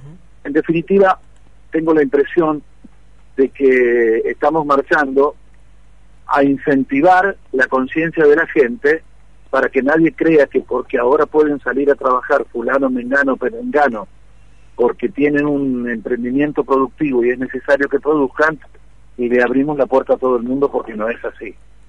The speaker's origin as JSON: {"language": "Spanish", "country": "Argentina", "said": "Pero vivo en Argentina y somos argentinos"}